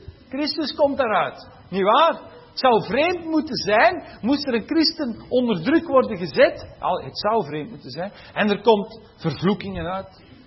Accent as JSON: {"language": "Dutch", "region": "Flanders", "country": "Belgium", "said": "Ik ben een Vlaming, ik spreek Vlaams. Ik ben zo geboren en ik spreek Vlaams."}